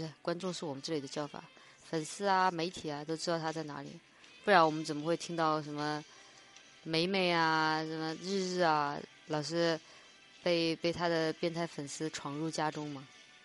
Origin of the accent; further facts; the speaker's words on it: Chongqing, China; 我是重庆人，我对重庆的酒店一无所知，因为我是本地人，我不住重庆的酒店。